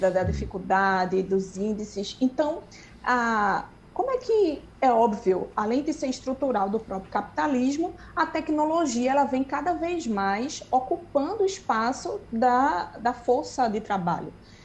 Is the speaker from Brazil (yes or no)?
yes; Brazil; Wagner, eu sou brasileira, não desisto nunca.